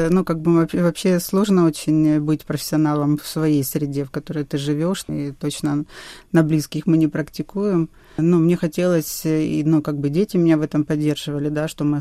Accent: Donetsk Oblast, Ukraine; now in Mykolaiv, Ukraine; Просто я сама из Донецкой области, и я выросла в языковой среде русской. Ну, и когда мы переехали в Николаев, ну, здесь тоже русская среда

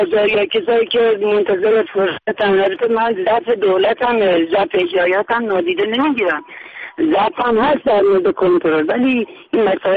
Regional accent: Iran; به عنوان یک ایرانی

